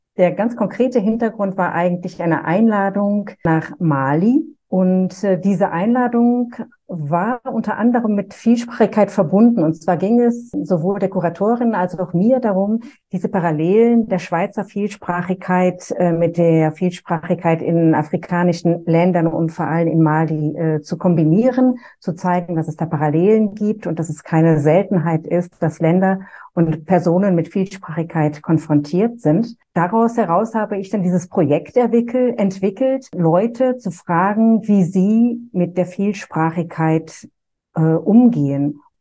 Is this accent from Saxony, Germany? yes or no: no; Düsseldorf, North Rhine-Westphalia, Germany; born or raised there; also born or lived in Opladen; now in Geneva, Switzerland